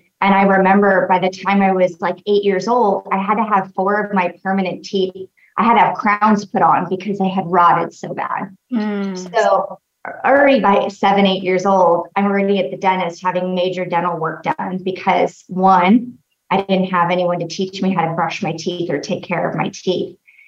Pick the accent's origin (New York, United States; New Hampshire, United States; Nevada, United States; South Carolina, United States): Nevada, United States; Las Vegas; also born or lived in Mount Charleston; I grew up in Las Vegas. And then my parents divorced for the first time when I was around 2. And my dad and I moved to Mount Charleston, which is a little mountain town, 45 minutes outside of Vegas.